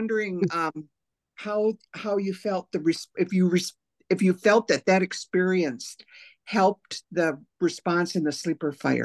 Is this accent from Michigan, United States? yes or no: yes; Newberry, Michigan, United States; I'm from Newberry, so that's why. And my father was a logger.